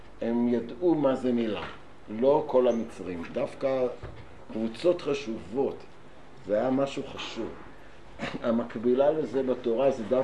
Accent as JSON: {"language": "Hebrew", "town": "Haifa", "region": "Haifa District", "country": "Israel", "tie": "born or raised there", "said": "בית הכנסת באחוזה שבו גדלתי בחיפה"}